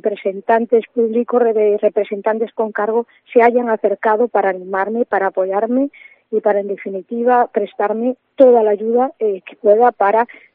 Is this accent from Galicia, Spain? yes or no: yes; Viveiro, Galicia, Spain; ser un punto de ayuda, ¿no?, y de beneficio para mi pueblo, para Viveiro